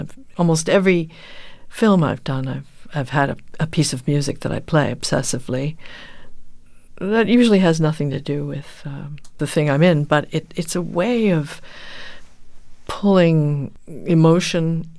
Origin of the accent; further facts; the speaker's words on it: New Jersey, United States; I grew up in New Jersey, middle class household, not a theatrical group